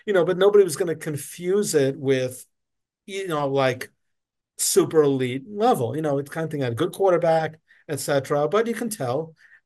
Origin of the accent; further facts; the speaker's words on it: New York, United States; Now, mind you, I don't care. I'm from New York.